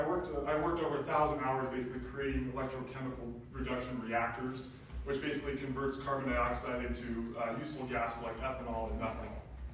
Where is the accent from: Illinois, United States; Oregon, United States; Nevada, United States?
Nevada, United States; Reno; So I'm from Reno, Nevada, born and raised here.